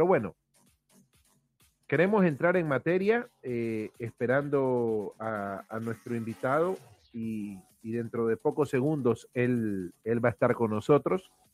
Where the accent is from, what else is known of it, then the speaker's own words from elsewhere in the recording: Ecuador; Ladislao es de Guayaquil, Ecuador, de mi tierra